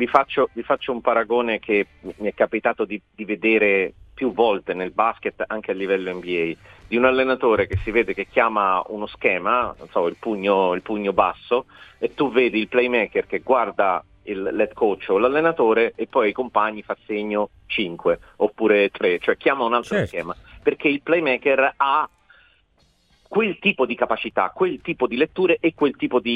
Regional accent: Rome, Lazio, Italy; now in Florence, Italy; io da romano adoro la carbonara. Io sono fiorentino d'adozione, ma resto romano.

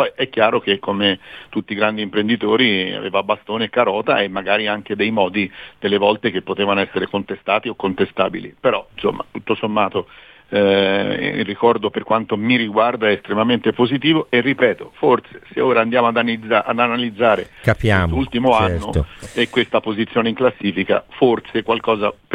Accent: Florence, Tuscany, Italy; ritenevo che fosse meritevole di tutta la nostra attenzione da fiorentini

